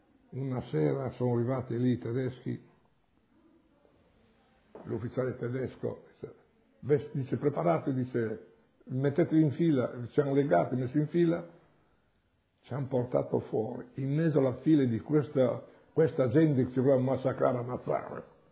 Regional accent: Friuli-Venezia Giulia, Italy; Dopo Cividale siamo passati nel mio paese, alle Manzacco, siamo passati.

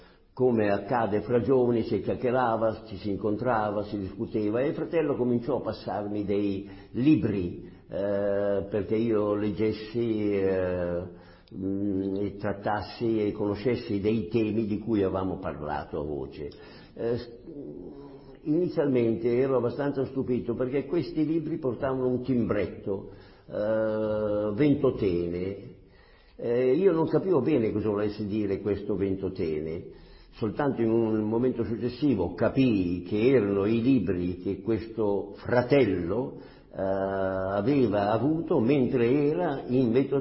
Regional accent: Milan, Lombardy, Italy; sono nato a Milano il 24 gennaio del 1921.

